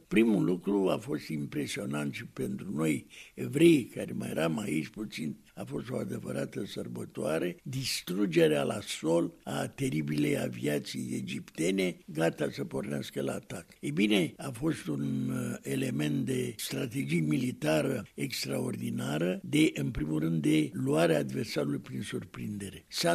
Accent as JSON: {"language": "Romanian", "country": "Romania", "said": "În ce mă privește ca evreu și evrei din România, am beneficiat mult de finalul acesta al războiului de 6 zile"}